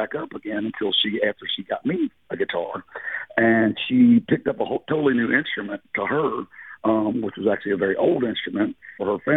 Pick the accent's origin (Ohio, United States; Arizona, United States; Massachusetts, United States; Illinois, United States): Ohio, United States; Norwood; now in Texas, United States; Yeah, I'm originally from Norwood, Ohio, which is, well, they call it a city within a city. It's surrounded by Cincinnati.